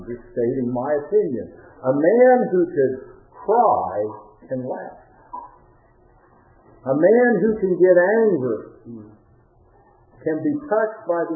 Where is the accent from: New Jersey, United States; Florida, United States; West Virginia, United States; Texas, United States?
West Virginia, United States; it was drilled into my mind when I was just a little boy growing up in Wetzel County.